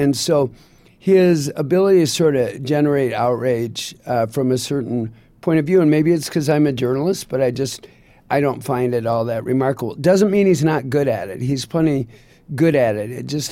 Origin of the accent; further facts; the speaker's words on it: Midwest, United States; I'm from the Midwest.